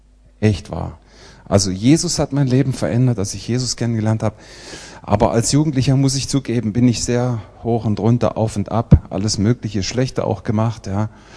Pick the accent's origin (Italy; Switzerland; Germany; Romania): Germany; Hesse; born there; now in Tübingen, Germany; Ich wohne da zwar, aber ich bin geboren in der Nähe von Kassel. Und mich hat es dann verschlagen nach Tübingen, da habe ich studiert und da habe ich dann meine Frau kennengelernt und bin da hängen geblieben. Bin jetzt schon seit 25 Jahren im Schwabenland